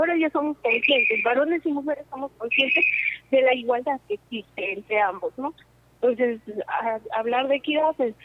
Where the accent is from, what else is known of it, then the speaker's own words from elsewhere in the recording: Antabamba, Apurímac, Peru; La alcaldesa de Grau, que es de Antabamba, que yo soy de Antabamba.